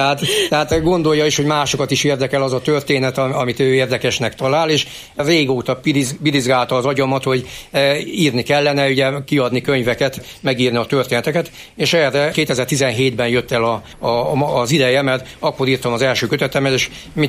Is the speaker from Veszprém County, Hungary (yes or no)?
no; Miskolc, Borsod-Abaúj-Zemplén, Hungary; born there; én már Miskolcon születem, tehát én miskolci vagyok. Mint képviselő úr is ugye Miskolc képviselő, tehát én is született miskolci vagyok, de a fele múltam az Torna Szent Jakabhoz között, édesanyám pedig viszlai